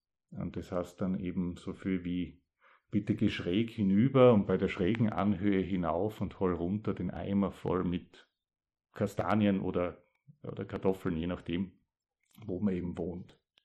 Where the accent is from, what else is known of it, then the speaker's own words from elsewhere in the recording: Styria, Austria; accent: East Styrian; was kann ich über meinen Dialekt erzählen? Das Oststeirische ist ein südbayerischer Dialekt und er wird wahrscheinlich außerhalb von Österreich einfach als österreichisch irgendwie wahrgenommen.